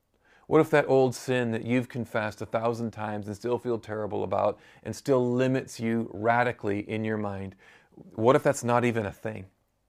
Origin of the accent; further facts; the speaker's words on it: Midwest, United States; And I grew up in the Midwest of America, and we're exactly the same way.